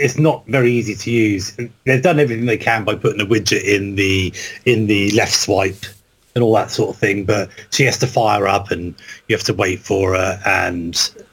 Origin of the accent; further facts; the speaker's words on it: East of England, United Kingdom; accent: Norfolk; that might be my dodgy Norfolk accent